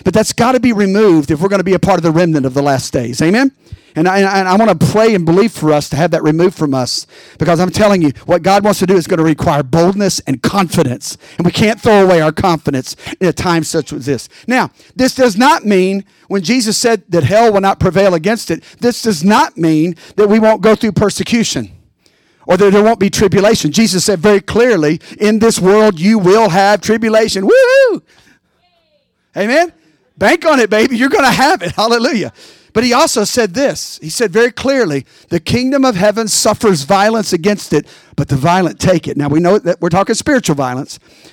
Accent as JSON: {"language": "English", "region": "Bible Belt", "country": "United States", "tie": "born or raised there", "said": "growing up in the Bible Belt where I did"}